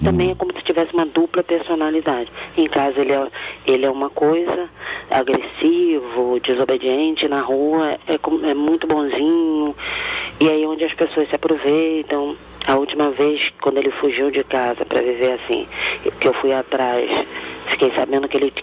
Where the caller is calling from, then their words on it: Barra de São João, Rio de Janeiro, Brazil; Eu falo de Barra de São João, município de Casimiro de Abreu, estado do Rio de Janeiro.